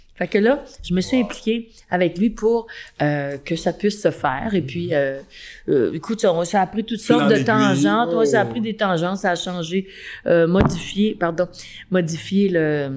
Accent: Saint-Sulpice, Quebec, Canada; Moi, je suis née, en fait, j'ai grandi dans la Naudière, à Saint-Sulpice, précisément. Par la suite, j'ai eu un autre 25 ans à la Valdrie, donc le village voisin. Mais j'ai toujours travaillé à Montréal.

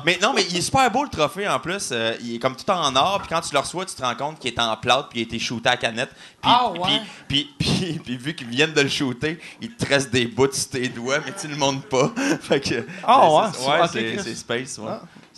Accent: Quebec, Canada; je suis Québécois.

